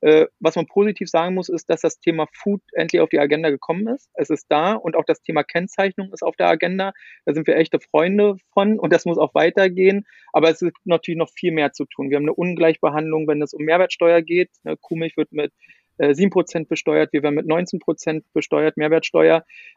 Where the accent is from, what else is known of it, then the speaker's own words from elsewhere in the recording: East Germany, Germany; ich komme ja hier auch aus Ostdeutschland, aus der Nähe von Berlin.